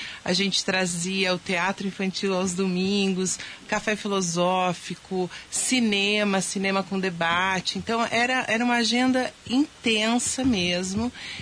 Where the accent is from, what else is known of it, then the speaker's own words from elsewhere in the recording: Capivari, São Paulo, Brazil; moved away as an adult; Capivari é minha cidade, né? Sou nascida lá. É, me formei em São Paulo, saí de Capivari quando eu estava começando faculdade, né? Que aí eu fui pro fazer Mackenzie em São Paulo.